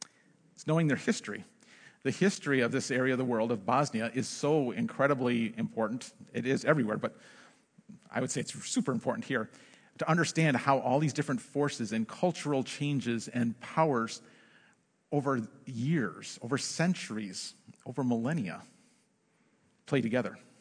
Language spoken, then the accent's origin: English; Milwaukee, Wisconsin, United States; You know, I'm from Milwaukee. I thought that'd be the natural kind of connection.